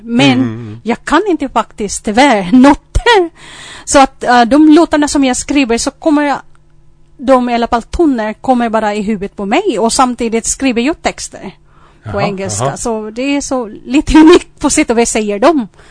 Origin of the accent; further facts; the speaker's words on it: Philippines; born there; Swedish is a second language; Ja, jag är född i Filippinerna. Och vad ska jag berätta? Ja, jag kommer från en familj med nio syskon.